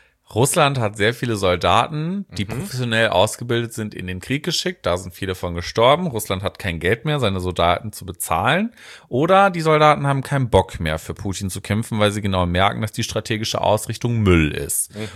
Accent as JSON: {"language": "German", "town": "Horn-Bad Meinberg", "region": "North Rhine-Westphalia", "country": "Germany", "said": "An die City, wo ich herkomme, beziehungsweise das Dorf."}